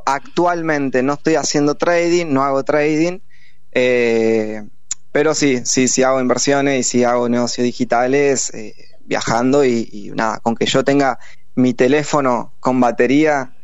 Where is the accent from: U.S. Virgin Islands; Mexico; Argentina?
Argentina; Córdoba; born or raised there; also born or lived in Tigre